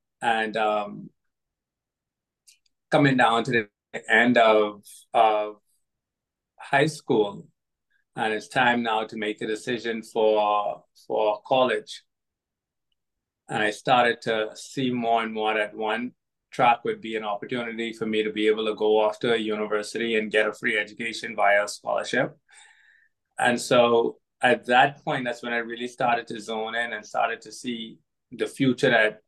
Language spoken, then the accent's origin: English; Bahamas; And so growing up in the Bahamas was great. Tropical climate, beach all the time, tropical fruits.